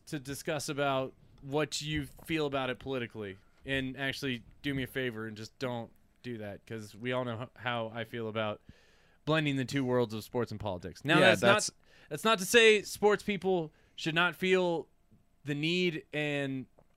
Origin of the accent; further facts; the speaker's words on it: Herndon, Virginia, United States; Anyway, the Herndon kid. You remember we reported on the kid from my hometown that is in the Capital system, Joe Snively?